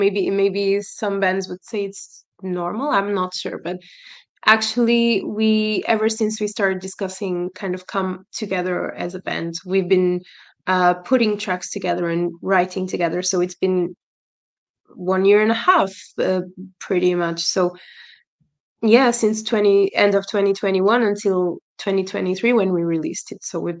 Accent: Portugal; coming from where I come from not only from Portugal, but from a kind of a smallish city.

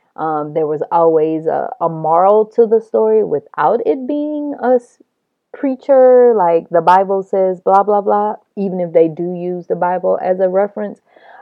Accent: the South, United States; And I think as a person from the South, it resonated to me.

